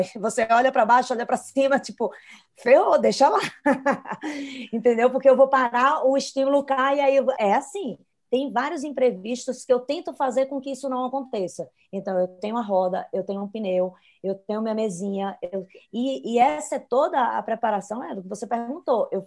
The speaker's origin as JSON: {"language": "Portuguese", "town": "Maceió", "region": "Alagoas", "country": "Brazil", "said": "Eu sou de Maceió, então a gente aguenta bem o calor, né?"}